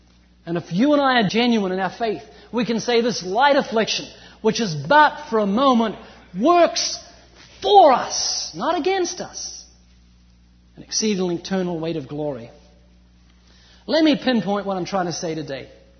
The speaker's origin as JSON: {"language": "English", "country": "New Zealand", "moved": "as an adult", "lives_now": "United States", "said": "I'm originally from New Zealand, although you wouldn't know, I've lost my accent, I've been living in California for 14 years."}